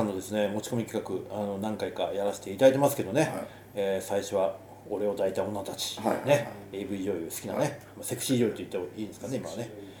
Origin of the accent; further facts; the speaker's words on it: Kansai, Japan; moved away as an adult; now in Tokyo, Japan; まあ、あの大学までね、まあ、あの関西にいまして、で大学出て、あの逃げるように東京に来たっていうのが